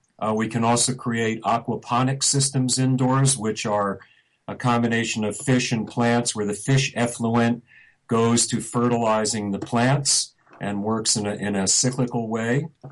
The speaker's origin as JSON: {"language": "English", "region": "New York", "country": "United States", "said": "You know, I'm originally from New York."}